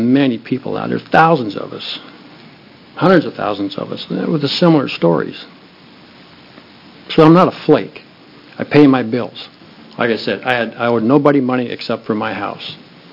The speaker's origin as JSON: {"language": "English", "town": "Bend", "region": "Oregon", "country": "United States", "tie": "born or raised there", "said": "I'm from Bend, Oregon. I'm actually born and raised here."}